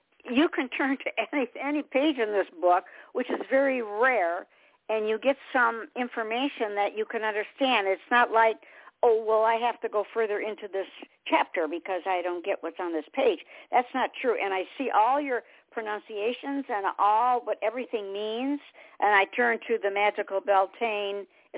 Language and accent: English; Michigan, United States; I was from Michigan, so we had beautiful color in the trees and all of that.